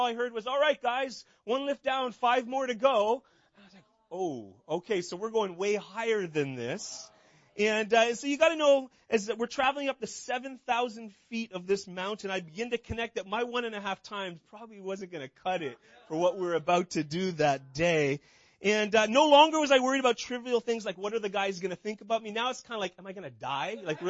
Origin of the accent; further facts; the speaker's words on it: Canada; I'm from Canada.